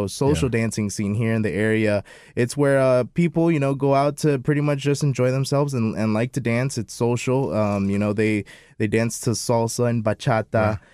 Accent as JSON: {"language": "English", "region": "Maryland", "country": "United States", "tie": "born there", "said": "I'm 27 years old. I was born here in Maryland. My dad is from Mexico. My mom is from Peru. So that's where at least Chicano comes from, you know, being Mexican-American."}